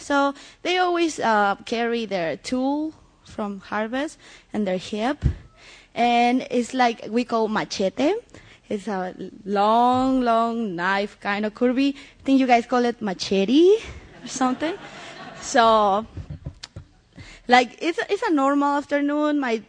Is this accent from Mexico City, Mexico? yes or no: yes; Mexico City, Mexico; now in Chicago, United States; I was born and raised in Mexico City, you can tell. I just moved to Chicago recently.